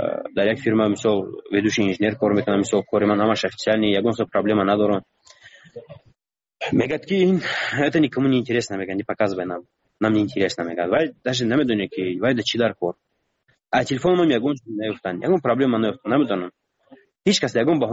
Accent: Tajikistan; من تاجیکم از تاجیکستانم

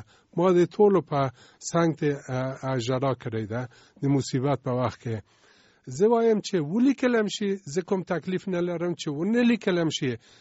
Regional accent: Afghanistan; افتخار لرم چې زه افغان یم او زه مسلمان یم

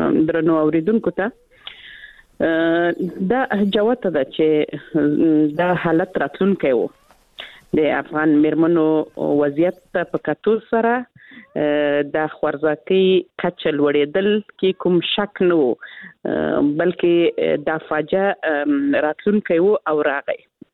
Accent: Helmand, Afghanistan; زه خپله د هلمند ولایت څخه یم،

